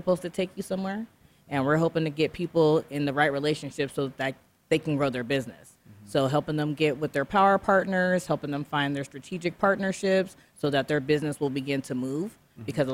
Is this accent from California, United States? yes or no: yes; San Diego, California, United States; I mean, I'm from San Diego. I came to Arizona and only knew two people.